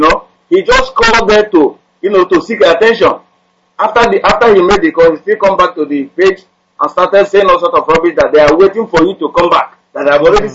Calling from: Malaysia; I'm calling from Malaysia.

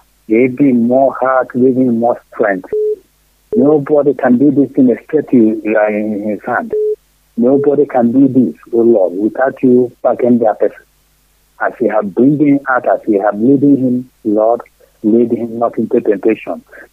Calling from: Iguacha, Nigeria; I'm calling from Iguacha.

